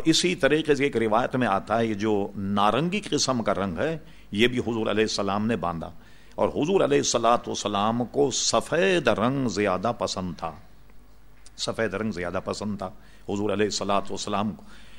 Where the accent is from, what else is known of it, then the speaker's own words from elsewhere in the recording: Hyderabad, Telangana, India; میں اس لیے جانتا ہوں کہ میں حیدرآباد دکن کا ہوں, ساری چیزوں کو میں جانتا ہوں.